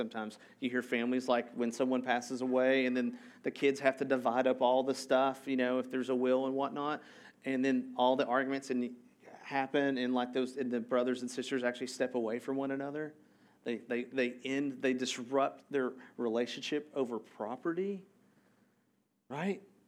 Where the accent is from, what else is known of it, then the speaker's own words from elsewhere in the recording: Tennessee, United States; Like, I'm from Tennessee.